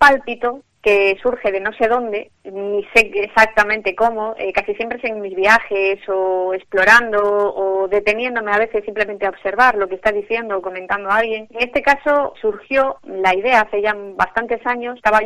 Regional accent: Vigo, Galicia, Spain; Yo soy una viguesa muy enamorada de mi ciudad y la disfruto mucho, la paseo mucho, sobre todo reconozco que la zona de la costa.

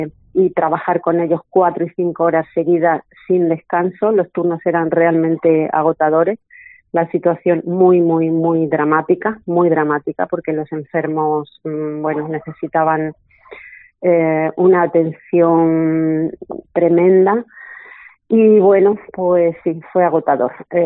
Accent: Toledo, Castilla-La Mancha, Spain; now in Granada, Spain; Vivo en Granada, no soy de Granada, soy toledana, fíjate, residente en Granada

